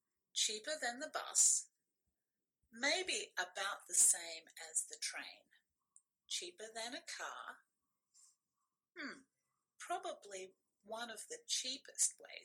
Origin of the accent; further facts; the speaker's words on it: Melbourne, Victoria, Australia